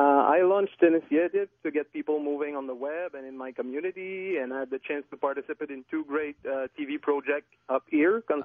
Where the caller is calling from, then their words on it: Quebec, Canada; first language French; English is a second language; Well, I'm calling from Quebec, in fact.